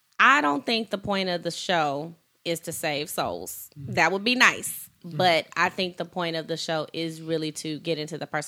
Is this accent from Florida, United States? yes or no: no; Detroit, Michigan, United States; Detroit would be a great city. I'm from Detroit.